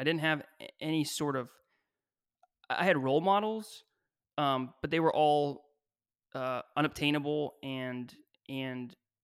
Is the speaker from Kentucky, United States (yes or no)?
yes; Kentucky, United States; Okay. So I grew up in Kentucky.